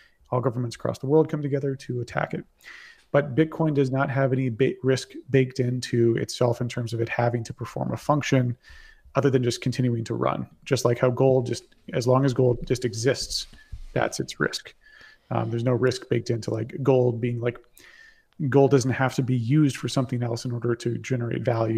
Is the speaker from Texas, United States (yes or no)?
yes; Texas, United States; I find it very improbable that, for example, I'm from Texas.